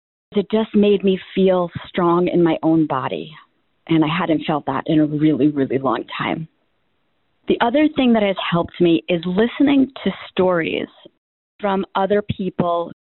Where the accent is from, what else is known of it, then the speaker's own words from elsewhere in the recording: New York, United States; I am from New York, New York.